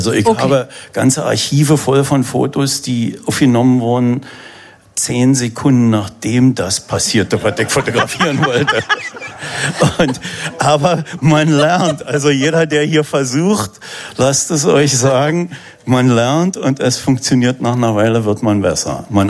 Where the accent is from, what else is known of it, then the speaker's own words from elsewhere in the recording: Berlin, Germany; accent: Berlin; aber als Berliner, wie man ja auch klar hören kann, da helfen keine Pillen. Da muss ich natürlich immer wieder herkommen und bin in der Zwischenzeit immer wieder hier gewesen.